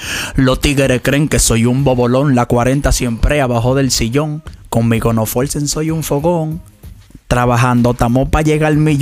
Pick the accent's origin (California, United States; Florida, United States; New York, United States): New York, United States; also born or lived in Dominican Republic; Sí, estoy criado allá en el Bronx.